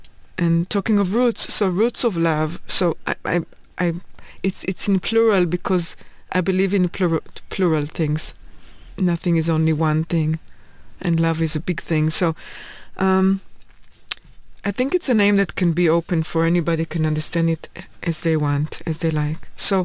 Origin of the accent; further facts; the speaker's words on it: Tel Aviv, Tel Aviv District, Israel; also born or lived in Copenhagen; now in New York, United States; I feel mostly at home in New York, and Tel Aviv is also my hometown, and Copenhagen became also my hometown. So you can say I have 3 hometowns.